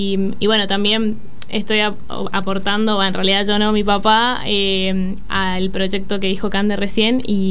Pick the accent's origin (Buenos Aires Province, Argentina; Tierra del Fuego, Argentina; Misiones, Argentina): Misiones, Argentina; now in Buenos Aires, Argentina; Soy de Misiones y estudio medicina acá en la UBA.